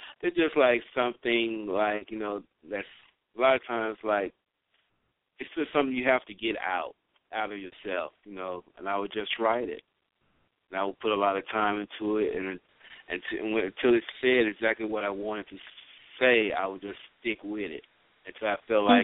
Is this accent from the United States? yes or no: yes; North Carolina, United States; I'm from North Carolina.